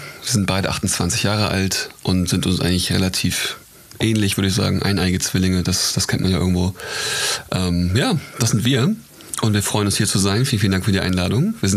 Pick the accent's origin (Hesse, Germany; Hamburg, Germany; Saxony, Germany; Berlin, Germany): Hamburg, Germany; born there; wir sind 1992 geboren in Hamburg. Das war vor 28 Jahren.